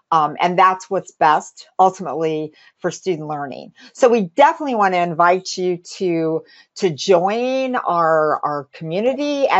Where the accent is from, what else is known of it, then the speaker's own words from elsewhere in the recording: Indiana, United States; I come from Indiana, where I live, and I was working at the Department of Ed there.